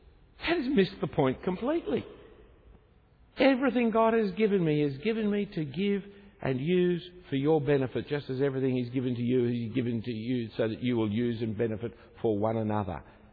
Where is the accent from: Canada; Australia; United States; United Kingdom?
United Kingdom; England; So what's the great pride of being English? Generally, not our fault. We were just born that way. There's nothing wrong with being English, by the way